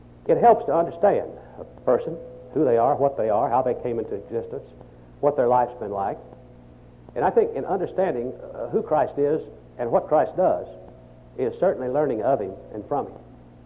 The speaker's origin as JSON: {"language": "English", "town": "Augusta", "region": "Arkansas", "country": "United States", "tie": "born there", "said": "You know, I was born in Augusta, Arkansas, on June the 2nd, 1932"}